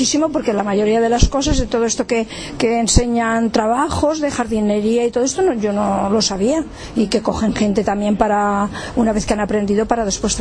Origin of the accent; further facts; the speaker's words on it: Argusino, Castile and León, Spain; De Argusino de Sayago y vengo de Villar del Boí.